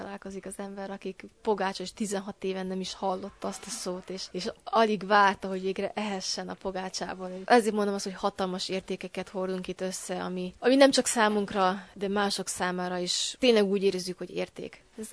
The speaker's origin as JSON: {"language": "Hungarian", "country": "Hungary", "moved": "yes", "said": "hogy idegenben, nagyon-nagyon messze hazánktól, de próbáljuk megtartani az értékeinket, és amitől mi magyarok vagyunk"}